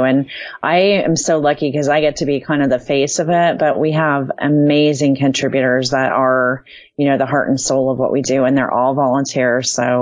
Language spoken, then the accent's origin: English; California, United States; also born or lived in Indiana; I was born in Indiana. My mom and dad are so crazy that I was born in 1963, and I'm, you know, I basically when I was 6 weeks old, my mom put me in the back of their car and we drove to California. And that's where I grew up